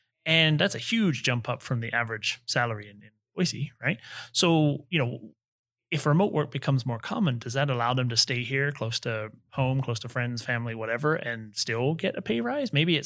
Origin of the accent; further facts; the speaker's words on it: London, United Kingdom; I'm from London and I used to commute hours every day.